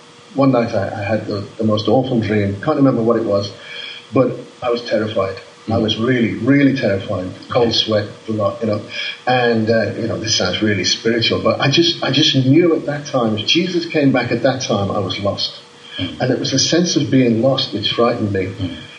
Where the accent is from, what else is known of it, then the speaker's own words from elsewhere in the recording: Liverpool, North West England, United Kingdom; And at that time in Liverpool, remember, I'm from Liverpool